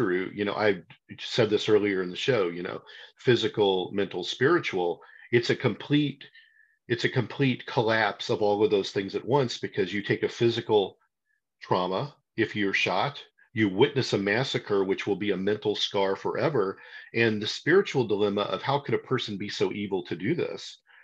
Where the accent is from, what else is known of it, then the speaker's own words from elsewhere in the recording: Indiana, United States; I grew up in Indiana. There's, you know, that wall, you know, we're Indiana people.